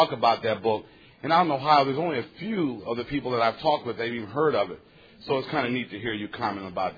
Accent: Cleveland, Ohio, United States; I'm from Cleveland, Ohio, by the way, Buckeyes!

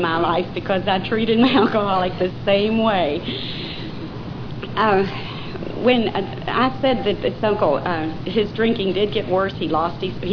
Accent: Louisville, Kentucky, United States; I'm from Louisville, Kentucky.

